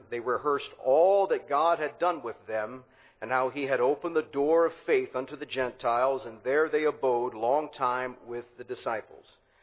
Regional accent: Cincinnati, Ohio, United States; So I'm from Cincinnati, Ohio. My wife is from Columbia, Tennessee, and I was kind of a second, maybe a first, second, third generation Christian.

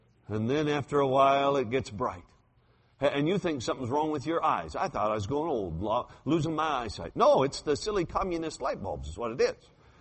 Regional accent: Alaska, United States; I'm from Alaska. We have earthquakes every day.

